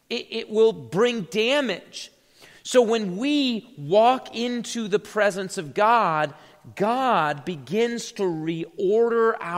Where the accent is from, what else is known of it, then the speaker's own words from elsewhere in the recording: South Dakota, United States; So, even in the summer, I grew up in South Dakota, it like gets dark at like 10 o'clock at night.